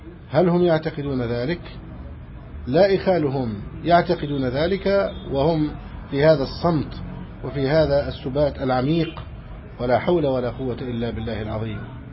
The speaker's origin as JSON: {"language": "Arabic", "country": "Egypt", "said": "بلادنا مصر"}